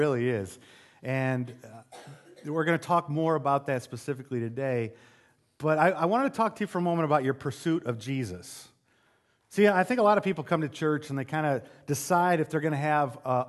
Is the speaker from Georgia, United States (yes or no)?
no; Michigan, United States; now in Kansas City, United States; I grew up in Michigan, so by default, I was a Detroit Tigers, Detroit Red Wings, Detroit Pistons fan, and Detroit Lions fan